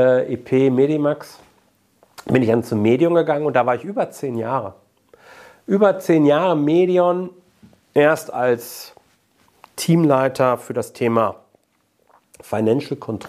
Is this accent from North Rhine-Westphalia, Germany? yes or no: yes; Bochum, North Rhine-Westphalia, Germany; born there; ich bin ja gebürtiger Bochumer